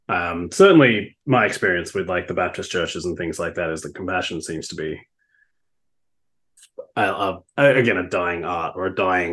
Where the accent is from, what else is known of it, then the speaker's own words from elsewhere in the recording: Australia; this is a very alien thing for me as an Australian.